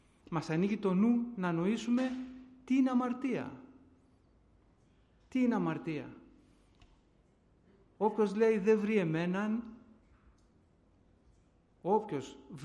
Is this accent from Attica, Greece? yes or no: yes; Athens, Attica, Greece; born there; Γεννήθηκα τη δεκαετία του 60 εγώ. Γεννήθηκα εδώ στην Αθήνα. Και είμαστε 3 αδέρφια στην οικογένειά μου